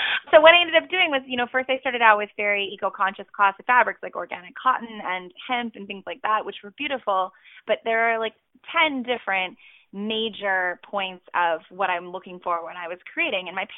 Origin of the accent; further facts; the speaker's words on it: Chicago, Illinois, United States; I mean, I'm from Chicago